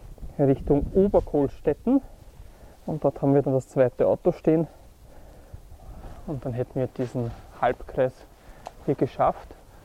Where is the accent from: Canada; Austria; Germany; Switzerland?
Austria; Bei uns in Österreich ist er höher als in Ungarn.